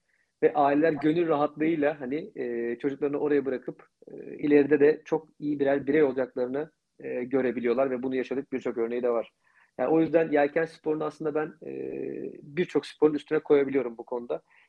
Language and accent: Turkish; Foça, İzmir, Turkey; biz Foça'da doğup büyüdük